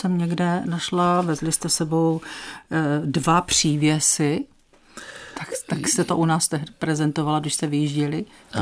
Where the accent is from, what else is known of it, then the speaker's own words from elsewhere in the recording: Frýdek-Místek, Moravian-Silesian Region, Czechia; je ve Frýdku Místku, v mém rodném městě.